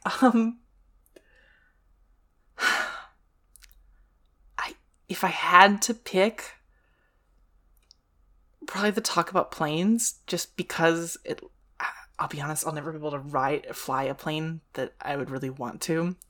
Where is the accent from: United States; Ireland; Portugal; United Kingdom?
United States; I don't know. I'm American. I'm stupid.